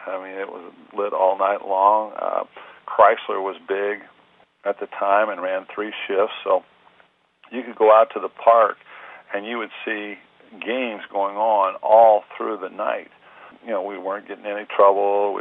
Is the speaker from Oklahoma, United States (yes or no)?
no; New Castle, Indiana, United States; Butch was from Newcastle, my hometown.